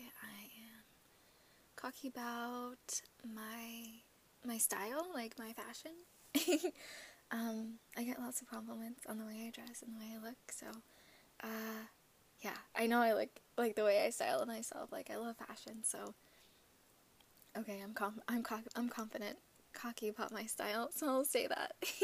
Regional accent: Arizona, United States; born there; I was born in Arizona.

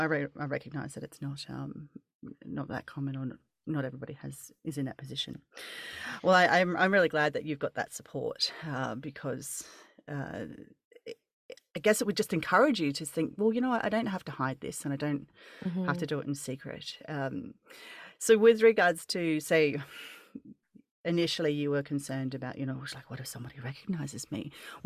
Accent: New Zealand; Originally, I'm from New Zealand.

